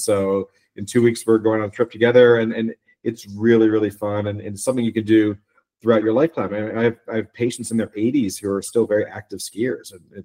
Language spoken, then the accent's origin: English; East Coast, United States; now in Denver, United States; No. I mean, I grew up on the East Coast. So, you know, my first time skiing was at Camelback Mountain in the Poconos of Pennsylvania.